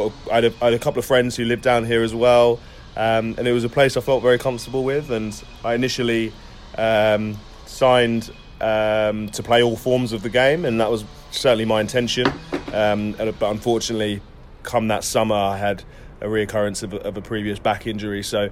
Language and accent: English; East of England, United Kingdom; I grew up in Suffolk, minor county, kind of 3 hours away from here.